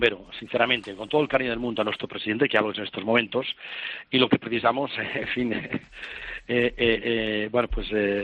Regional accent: Catalonia, Spain; Que somos catalanes y, en fin, hemos de aguantar. Hemos de aguantar. Yo creo que esta es nuestra tierra.

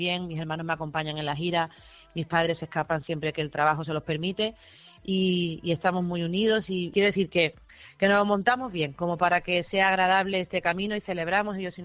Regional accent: Málaga, Andalusia, Spain; Me siento muy orgullosa de ser malaguita, de ser una boquerona y de venir de la ciudad de la que vengo, tan increíble, tan generosa y tan, ¿cómo te digo?, tan hospitalaria

